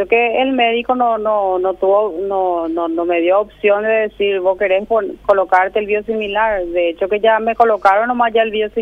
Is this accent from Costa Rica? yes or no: no; Encarnación, Itapúa, Paraguay; Yo soy de Encarnación.